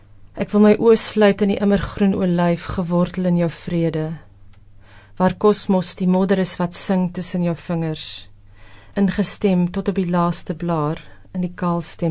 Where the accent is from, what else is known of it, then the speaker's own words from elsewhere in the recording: Free State, South Africa; waar ek groot geword het op die Vrystaatse platteland in die Noordweste, was dit altyd mooi weer en warm.